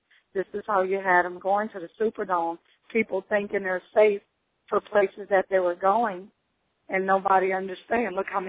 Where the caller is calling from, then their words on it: Metairie, Louisiana, United States; Right now I'm in Metairie, Louisiana. Hard to stay away from home.